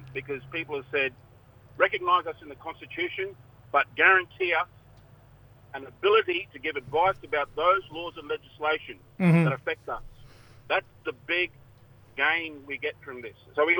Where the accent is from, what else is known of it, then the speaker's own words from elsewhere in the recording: Erub, Queensland, Australia; I'm from Erub. I'm from the Mayram tribe of Erub in the northeast of the Torres Strait. Mm. And I live and work mostly from the Gimoy here